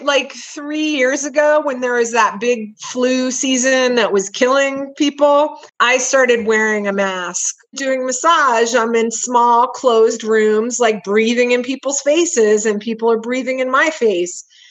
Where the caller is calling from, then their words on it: Lakewood, Colorado, United States; I am reporting from Lakewood, Colorado, right outside Denver.